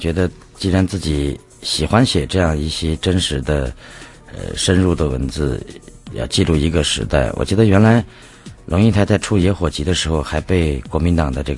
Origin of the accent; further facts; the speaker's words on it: Chengdu, Sichuan, China; accent: Sichuan; 对，所以说我还是基本填的是四川成都。